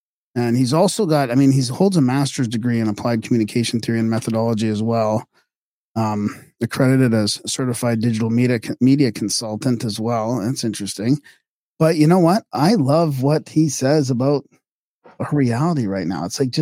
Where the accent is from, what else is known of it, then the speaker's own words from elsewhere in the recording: Ohio, United States; That's in my home state of Ohio, in Canton, Ohio.